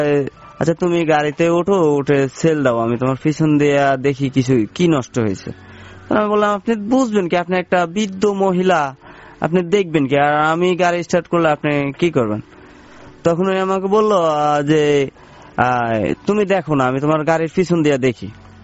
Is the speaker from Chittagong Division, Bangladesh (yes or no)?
yes; Chittagong Division, Bangladesh; আমি বললাম আমার গ্রামের বাড়ি আবার নোয়াখালী। তখন আমি বললাম যে আমার গ্রামের বাড়ি নোয়াখালীতে